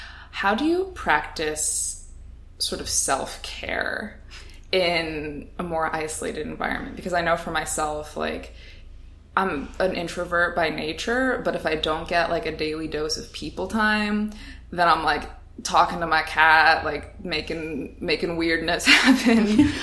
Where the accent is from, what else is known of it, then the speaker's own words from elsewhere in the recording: Columbus, Ohio, United States; Where I'm from, Columbus, it's a little more difficult. Mm-hmm. We are a very like queer-friendly city, but we're not a very science city.